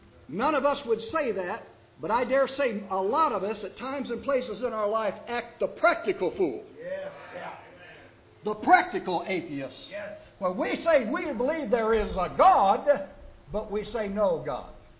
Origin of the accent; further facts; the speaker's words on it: Indiana, United States; Since I'm an Indiana boy, I'm not a Yankee. I'm a Northerner.